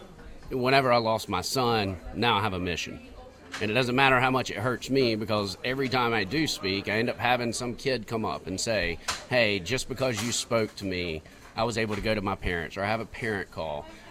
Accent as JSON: {"language": "English", "town": "Rock Hill", "region": "South Carolina", "country": "United States", "tie": "born or raised there", "said": "Born and raised in Rock Hill, small business owner. Met my wife for 23 years here in Rock Hill, raised our kids. I'm a homer, as they would say."}